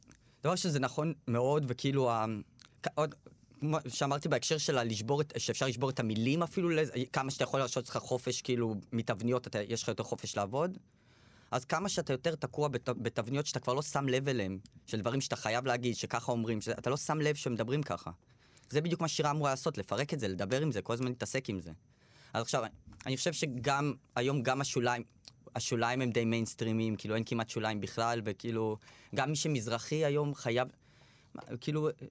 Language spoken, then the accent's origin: Hebrew; Nesher, Haifa District, Israel; אני עליתי לארץ. אני מהפריפריה, נולדתי, כאילו גדלתי בנשר.